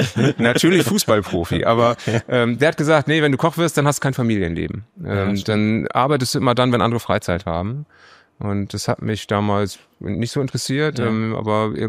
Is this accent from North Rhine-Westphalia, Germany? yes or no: no; Husum, Schleswig-Holstein, Germany; aufgewachsen bin ich in Husum an der Nordsee. Das ist ein sehr strukturschwaches Gebiet. Und da gibt's eigentlich nichts.